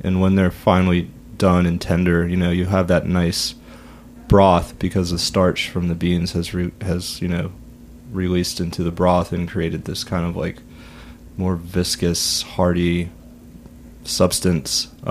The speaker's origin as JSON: {"language": "English", "region": "the South", "country": "United States", "tie": "born or raised there", "said": "My love of beans comes from growing up in the South."}